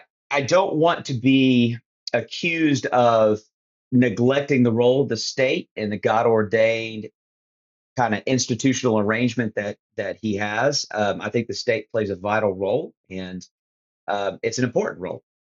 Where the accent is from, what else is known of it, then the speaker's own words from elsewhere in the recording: Kentucky, United States; I'm born and raised in Kentucky, love Kentucky, and Kentucky's my passion.